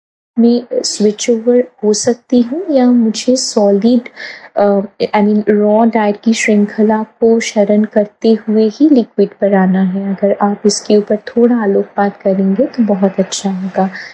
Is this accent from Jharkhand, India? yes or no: no; Mumbai, Maharashtra, India; मैं मुंबई से हूँ। एज 40